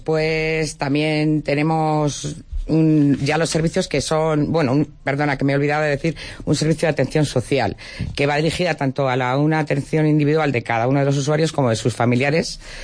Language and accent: Spanish; Salamanca, Castile and León, Spain; now in Palencia, Spain; Sí, soy de Salmantina, sí. Llevo muchos años aquí ya, pero soy salmantina.